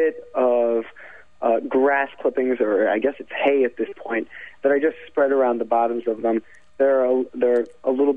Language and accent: English; Philadelphia, Pennsylvania, United States; I'm from the Philadelphia Manayunk region.